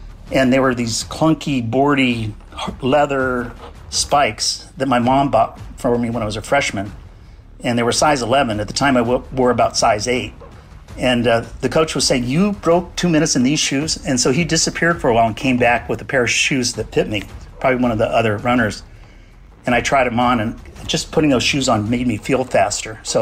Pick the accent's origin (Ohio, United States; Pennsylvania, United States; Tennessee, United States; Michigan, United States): Tennessee, United States; born there; also born or lived in Japan / Spain; I was born in Tennessee. I started kindergarten in Japan, and I graduated from high school in Spain.